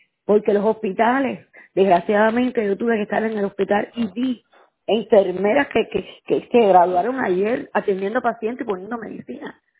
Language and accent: Spanish; Cuba; moved away; vine de Cuba